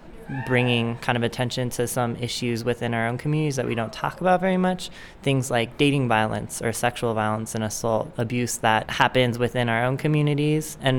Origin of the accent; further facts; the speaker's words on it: Aurora, Colorado, United States; I'm 22. I grew up in Aurora, and I'm a queer trans woman, I'm a young person.